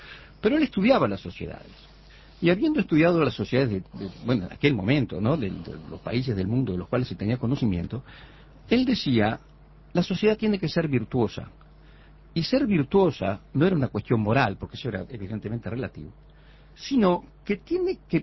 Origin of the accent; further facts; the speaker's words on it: Uruguay; nosotros como uruguayos